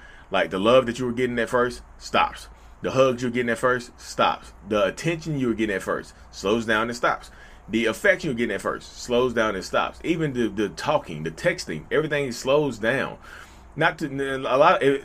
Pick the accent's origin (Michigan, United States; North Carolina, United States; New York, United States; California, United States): North Carolina, United States; accent: Southern; I know my accent is Southern, North Carolina slang, y'all.